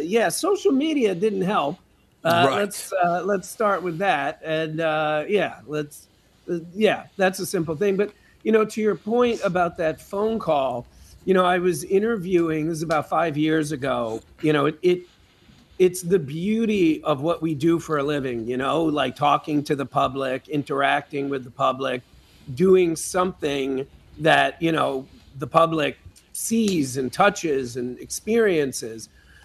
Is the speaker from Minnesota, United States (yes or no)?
no; New York, United States; maybe it's because I'm from New York, but I've met a lot of New Yorkers who are not like this.